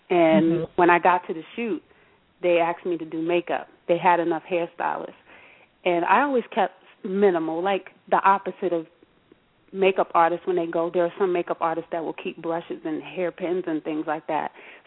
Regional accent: Boston, Massachusetts, United States; also born or lived in Michigan; And I started there, and then I came back home to Boston. I'm from Boston, Massachusetts.

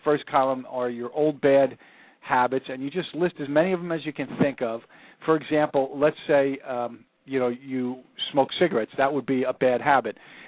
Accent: New Jersey, United States; I'm from New Jersey

